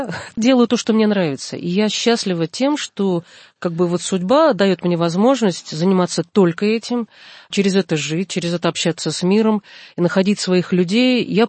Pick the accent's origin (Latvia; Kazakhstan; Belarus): Latvia; Riga; moved away as an adult; now in Russia; я человек, который родился и вырос в Риге, да, 18 лет эмиграции, и в 18 лет я вернулась в Россию